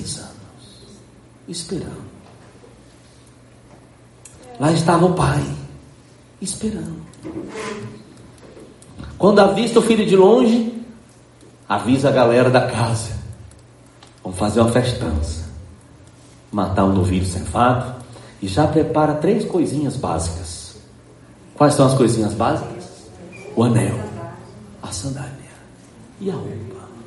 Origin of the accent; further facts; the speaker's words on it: Bahia, Brazil; Eu sou baiano, tem essas coisas.